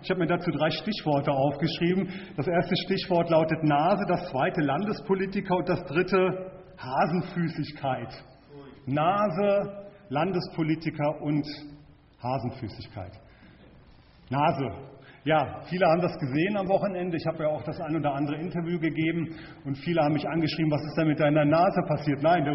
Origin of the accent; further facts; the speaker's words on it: Lünen, North Rhine-Westphalia, Germany; born there; ich bin ja in Westfalen geboren, in Lünen, bei Dortmund. Dort ja, habe ich nur 3 Jahre meines Lebens verbracht.